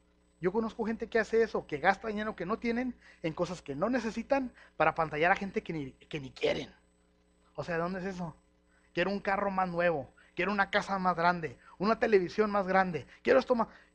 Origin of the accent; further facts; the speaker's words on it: Mexico; yo soy todo un mexicano